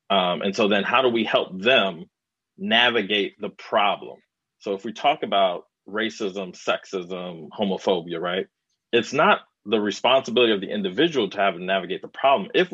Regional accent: Chicago, Illinois, United States; And so growing up in Chicago, that has always been a huge part of my reality.

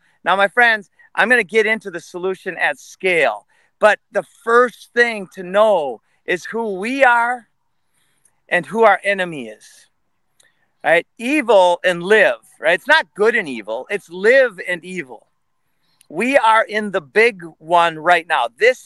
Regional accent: Minnesota, United States; I grew up in Minnesota. I learned the word God growing up.

